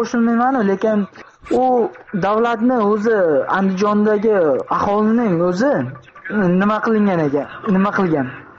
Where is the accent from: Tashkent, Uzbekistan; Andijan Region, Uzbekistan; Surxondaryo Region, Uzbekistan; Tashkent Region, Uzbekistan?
Surxondaryo Region, Uzbekistan; Men yo'q, andijonlik emasman. Men Surxondaryodanman.